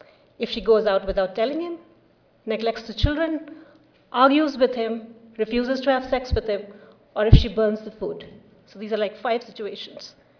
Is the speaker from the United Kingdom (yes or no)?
no; India; English is a second language; But I am from India, it's very much a reality for a lot of women in India